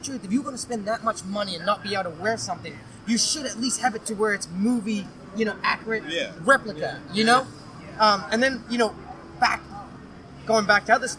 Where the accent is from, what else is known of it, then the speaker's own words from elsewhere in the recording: New Zealand; See, I grew up in New Zealand, and back in the day, I was a little too shy to tell people